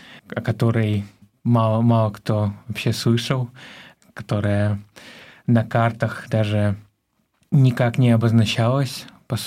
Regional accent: Donetsk, Donetsk Oblast, Ukraine; born there; Меня привело в эту студию то, что я уроженец города Донецк.

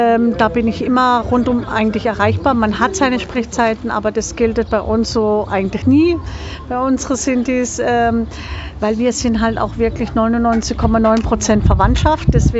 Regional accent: Freiburg, Baden-Württemberg, Germany; ich bin eigentlich eine Freiburger Poppele.

